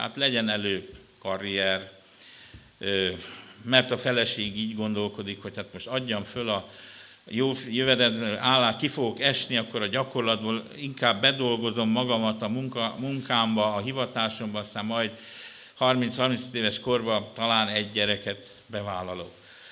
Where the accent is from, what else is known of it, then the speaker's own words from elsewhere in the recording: Nyáregyháza, Pest, Hungary; also born or lived in Budapest; nyáregyházi vagyok egyébként, az egy Dél-Pest megyei falu.